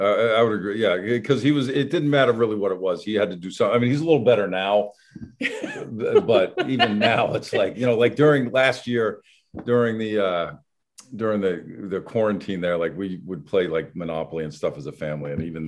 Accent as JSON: {"language": "English", "town": "Merrimack", "region": "Massachusetts", "country": "United States", "said": "we're from Merrimack, Massachusetts. So it's like, you know, we live in a town of 6,000."}